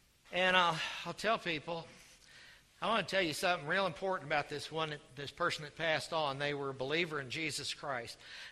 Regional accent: Oklahoma, United States; because I'm from Oklahoma, so I'm a walking, talking idiom dictionary.

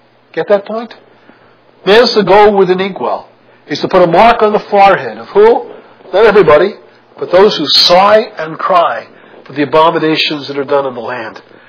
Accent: New York City, New York, United States; When I grew up in Brooklyn, New York, you can go anywhere.

